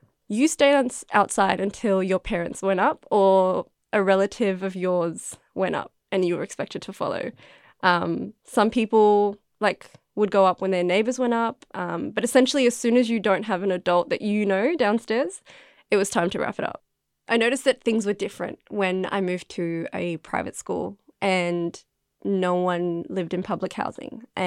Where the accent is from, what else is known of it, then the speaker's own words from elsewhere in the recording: Carlton, Victoria, Australia; also born or lived in Sudan; So I moved to Australia in 2002, and I was born in Sudan. And not a lot of people know this about me, no. And we first came and got moved to Altona, I think. That lasted for like a month or two, and then we got moved to Carlton